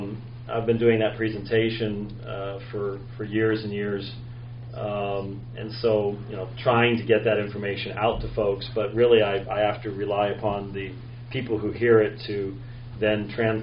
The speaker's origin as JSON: {"language": "English", "region": "Scotland", "country": "United Kingdom", "said": "being the Scotsman that I am, to mask my utter contempt for that theology."}